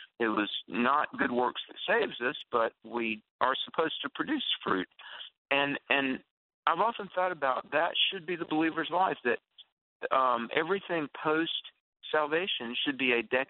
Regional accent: the South, United States; Growing up in the South, you know, there's like Jesus and there's your dad.

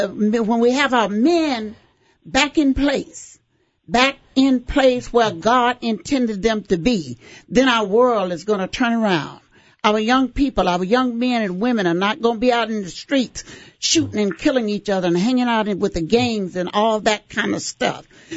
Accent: Mississippi, United States; I came all the way from Mississippi, and I came up here to stay 2 weeks, and I've been here 43 years.

